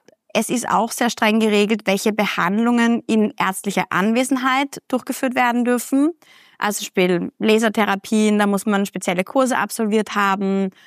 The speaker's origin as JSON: {"language": "German", "country": "Austria", "said": "Das ist bei uns in Österreich sind das 4 Wochen."}